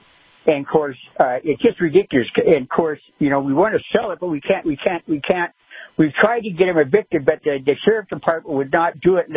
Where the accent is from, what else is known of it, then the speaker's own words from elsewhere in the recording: California, United States; Well, I apologize, but I was from California. I decided I had to get out of there.